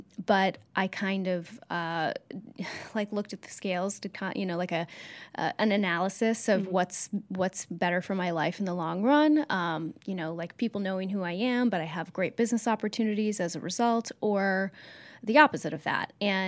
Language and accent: English; New York, United States; But I guess I'm a New Yorker, you guys.